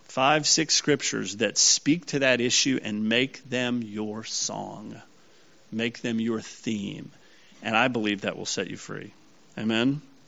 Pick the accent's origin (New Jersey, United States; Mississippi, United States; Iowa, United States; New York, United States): Mississippi, United States; Fire ants, I grew up with fire ants in Mississippi